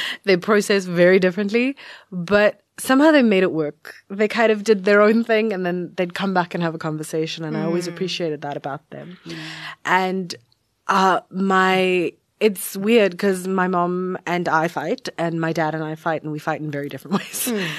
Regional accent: South Africa; born or raised there; also born or lived in India

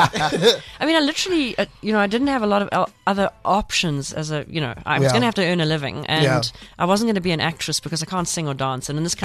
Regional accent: Pinetown, KwaZulu-Natal, South Africa; I'm from Pinetown.

